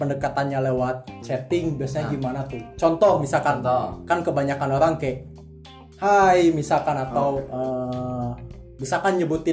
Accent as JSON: {"language": "Indonesian", "town": "Bandung", "region": "West Java", "country": "Indonesia", "said": "sebenarnya kita aslinya orang Bandung ya"}